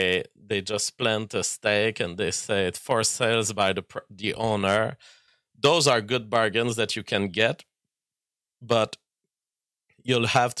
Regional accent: Canada; it's still a too southern for me as a Canadian.

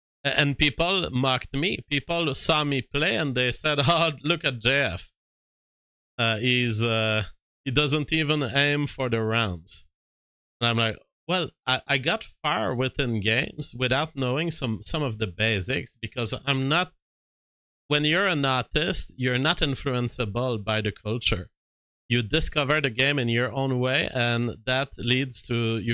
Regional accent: Canada; every year I file some US paper to say I am Canadian, therefore the money I make is mine.

